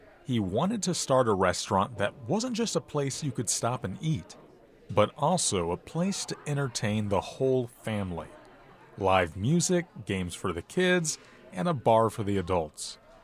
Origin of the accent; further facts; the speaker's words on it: Raytown, Missouri, United States; Growing up in Raytown, I've ate here countless times.